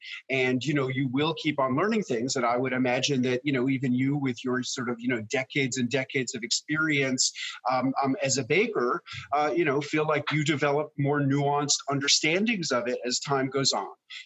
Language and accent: English; New York City, New York, United States; as a kid growing up in New York City, I loved pickles. My grandparents were immigrants from Eastern Europe.